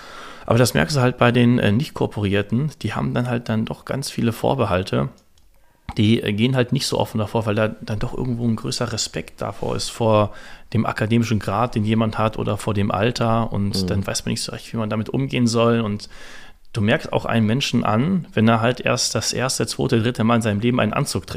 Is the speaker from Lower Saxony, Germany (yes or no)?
yes; Hanover, Lower Saxony, Germany; Ich bin gebürtiger Hannoveraner.